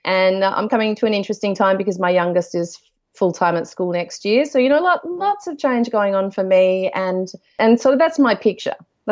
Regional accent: Melbourne, Victoria, Australia; I'm from Melbourne. I'm in my mid-40s. I'm about to turn 45. I'm a mum of three boys aged 5, 9, and 12.

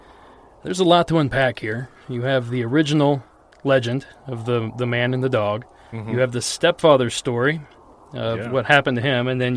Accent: Ohio, United States; A perfect example is, I grew up in Ohio, and there's a location called Audubon Cemetery.

